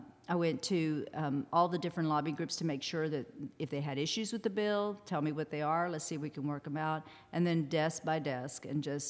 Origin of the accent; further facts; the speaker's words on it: San Marcos, Texas, United States; moved away as an adult; also born or lived in Rio Grande Valley; I was raised in San Marcos, so I wasn't even from the Rio Grande Valley. I moved there in 1991 after I got out of law school.